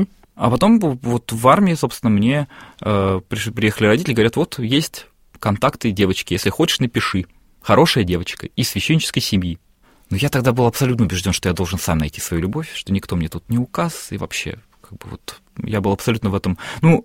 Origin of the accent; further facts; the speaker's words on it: Russia; born there; я же родился в России, я же родился тут